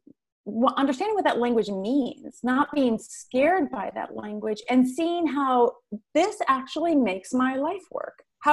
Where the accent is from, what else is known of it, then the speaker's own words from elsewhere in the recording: Midwest, United States; Cara and I grew up together in the Midwest.